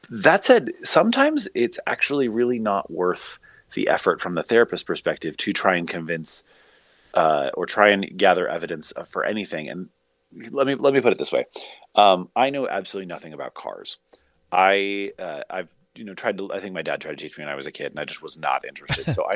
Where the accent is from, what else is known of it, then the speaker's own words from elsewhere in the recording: Portland, Oregon, United States; I grew up in Portland, which is, you know, kind of a hippie town.